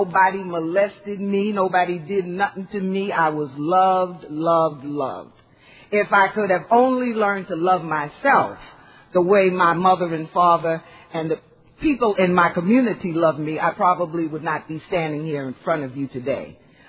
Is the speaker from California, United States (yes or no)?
no; Harlem, New York, United States; now in New Jersey, United States; I live in New Jersey now, but by way of Harlem, USA. I was born and bred in Harlem.